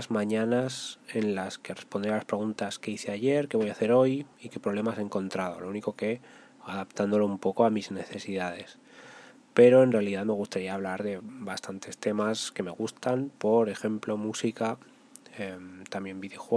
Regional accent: Zaragoza, Aragon, Spain; Tengo 27 años, soy de Zaragoza y me dedico al diseño en algunas de sus variantes.

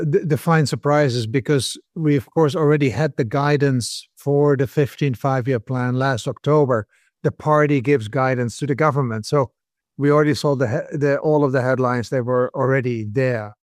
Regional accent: Netherlands; I come from the Netherlands originally

